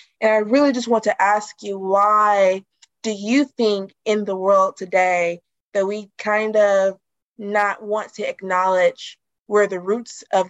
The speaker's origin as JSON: {"language": "English", "country": "United States", "lives_now": "United Kingdom", "said": "I'm American. So in my country, even in school systems, even in the way of life, is very American-esque. And even though I currently live in the UK"}